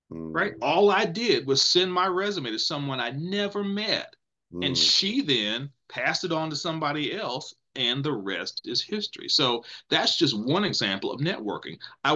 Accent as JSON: {"language": "English", "town": "Greensboro", "region": "North Carolina", "country": "United States", "tie": "born or raised there", "said": "work for a Fortune company based in Winston-Salem, which is 30 minutes from my hometown of Greensboro."}